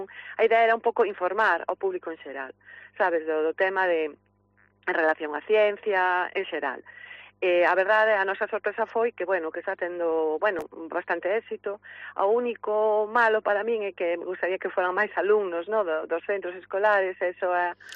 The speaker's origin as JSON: {"language": "Galician", "town": "Fene", "region": "Galicia", "country": "Spain", "said": "como eu son de FENE, pois falei co Concello"}